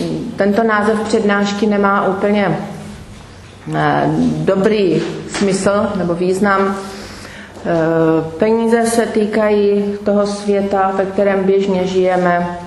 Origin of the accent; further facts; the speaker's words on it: Brno, South Moravian Region, Czechia; No dobře, asi to nechápu, protože jsem z Brna.